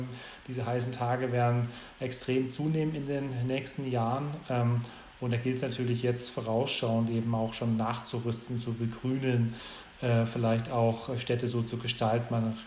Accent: Stuttgart, Baden-Württemberg, Germany; also ich komme aus Stuttgart

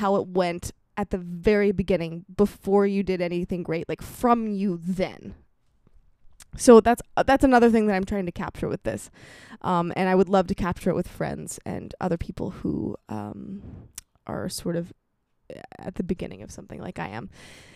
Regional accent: United States; because obviously I grew up in America and that's a big part of who I am

